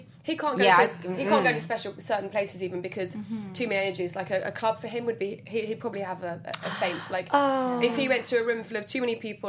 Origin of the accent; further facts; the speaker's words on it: London, United Kingdom; Like, I'm from London and I'm sat in a car with a psychic